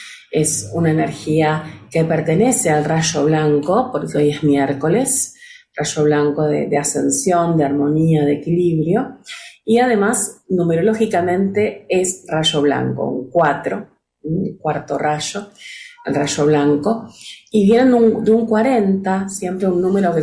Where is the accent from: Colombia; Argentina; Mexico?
Argentina; born there; Mi amado país, mi tierra querida, que amo con todo mi corazón, durante mucho tiempo me preguntaba por qué había nacido en la Argentina, ¿no? ¿Para qué había nacido en Argentina?